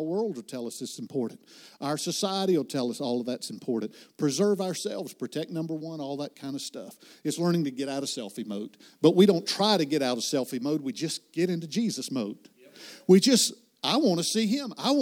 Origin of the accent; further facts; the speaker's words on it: the South, United States; I'm from the South, and so I don't pronounce everything quite clearly.